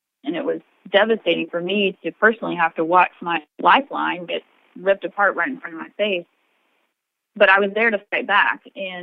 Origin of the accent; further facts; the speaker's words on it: Ringgold, Georgia, United States; Growing up in Ringgold, I always was on the interstate. We are an exit on 75, in fact, the last one before you cross into Tennessee.